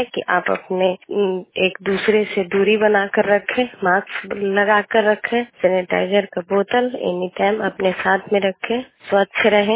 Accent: Sakraura, Bihar, India; मैं सकरौड़ा के रहने वाले हूँ, जिला नालंदा के।

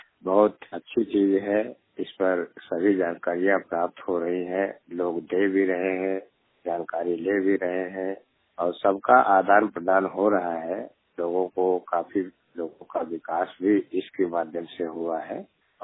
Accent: Azamgarh, Uttar Pradesh, India; now in Delhi, India; दिल्ली में इस समय दिल्ली में रह रहा हूँ। वैसे यूपी का रहने वाला हूँ, आजमगढ़ जिले का।

